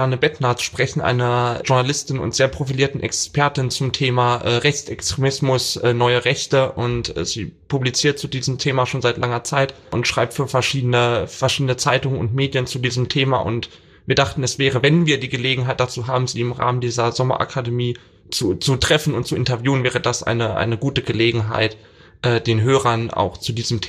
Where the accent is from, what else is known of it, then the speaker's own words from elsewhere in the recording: Thuringia, Germany; Ich komme aus Thüringen